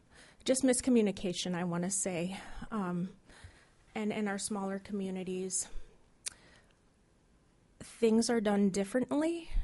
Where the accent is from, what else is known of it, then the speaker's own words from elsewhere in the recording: Dillingham, Alaska, United States; born and raised in Dillingham, as I had said.